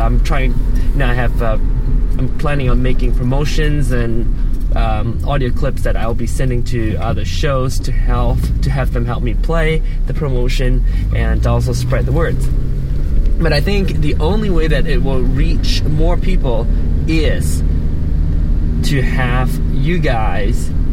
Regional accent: Penang, Malaysia; Hokkien is a Chinese dialect that is very popularly used in Penang, where I grew up, my hometown, Penang.

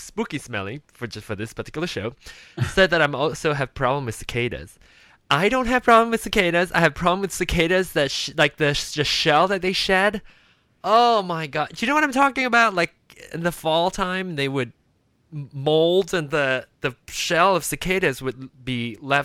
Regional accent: Malaysia; I grew up in Malaysia in a tropical country

